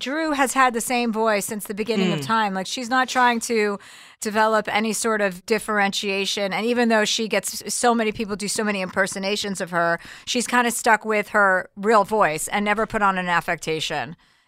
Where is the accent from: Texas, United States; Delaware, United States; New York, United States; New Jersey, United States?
New Jersey, United States; Yeah, I'm from New Jersey.